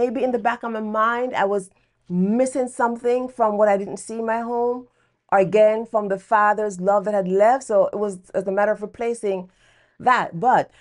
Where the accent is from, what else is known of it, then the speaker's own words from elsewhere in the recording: Jamaica; moved away as an adult; I grew up in Jamaica. I came here actually when I was 28 years old. And so my younger years spent there, school.